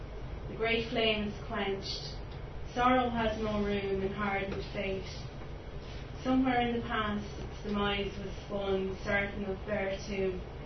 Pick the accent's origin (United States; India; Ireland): Ireland; Leinster; because I'm from Meath and somewhere I always visited, and it's so near to me.